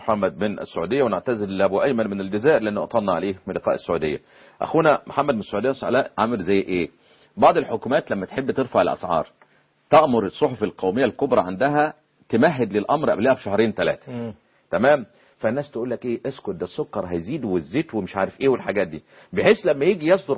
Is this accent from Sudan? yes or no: no; Egypt; وبدأنا فهمتها قبل ما تطير وهي طايرة زي ما بيقول عندنا في مصر